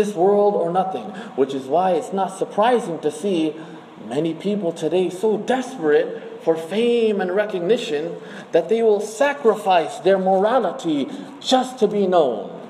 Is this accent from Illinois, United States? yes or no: yes; Glendale Heights, Illinois, United States; I said, I was born in Glendale Heights. I'm from Glendale Heights.